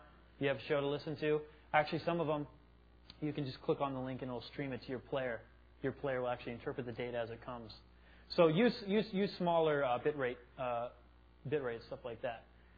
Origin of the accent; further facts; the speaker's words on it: Arizona, United States; Yeah, I'm from Arizona.